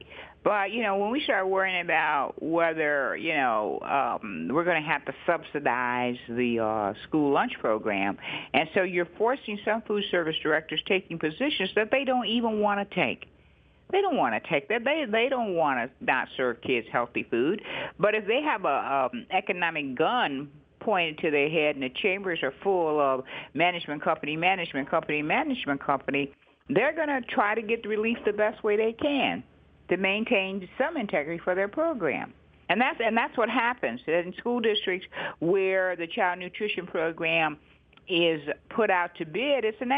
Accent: the North, United States; now in Houston, United States; I know I'm from the North and I'm not supposed to be a judge of biscuits

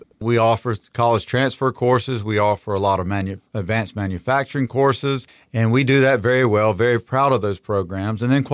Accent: Martinsville, Virginia, United States; I grew up in Martinsville, Virginia, which is an industrial-based community and has been for a number of years.

